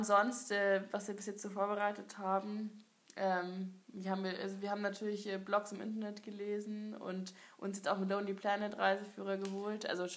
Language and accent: German; Munich, Bavaria, Germany; Ja, wir kommen aus München.